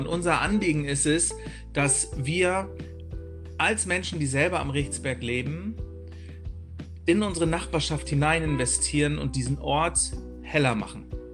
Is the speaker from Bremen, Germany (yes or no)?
yes; Bremen, Germany; now in Marburg, Germany; ich komme ursprünglich aus Bremen, lebe aber jetzt schon seit, keine Ahnung, 10, 15 Jahren oder so in Marburg